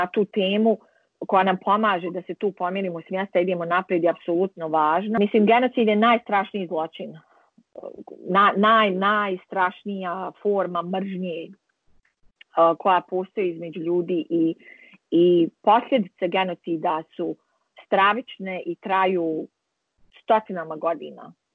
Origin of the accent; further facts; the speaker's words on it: Banja Luka, Republika Srpska, Bosnia & Herzegovina; jer je to moj rodni grad, to je moje lično iskustvo